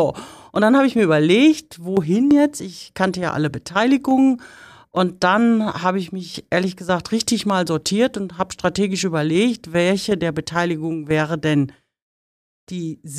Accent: North Rhine-Westphalia, Germany; moved away as an adult; Ich stamme aus dem Sauerland und war auch, als ich da nach Budapest gegangen bin, Mitte 40 schon.

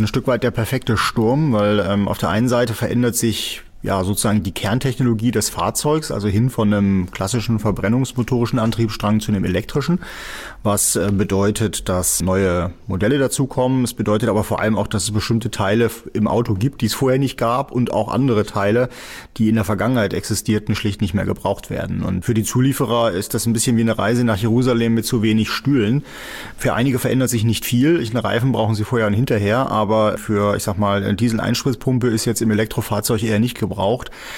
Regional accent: Northern Germany, Germany; ich komme aus Norddeutschland

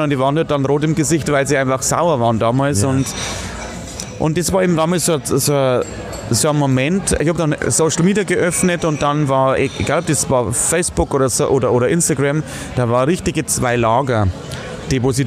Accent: Hutthurm, Bavaria, Germany; Genau, also das ist eine kleine Ortschaft, die heißt Hutturm, so 6000 Einwohner, hatte aber in meinem Geburtsjahr noch Krankenhaus mit Entbindungsstation. Also ich bin wirklich ein originales Hutturmer Kindl, wie man in München sagen würde.

